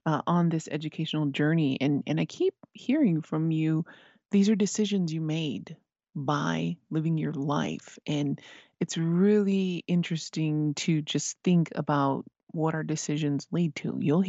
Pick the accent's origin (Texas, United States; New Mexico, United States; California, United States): New Mexico, United States; Isleta Pueblo; from Mesleta Pueblo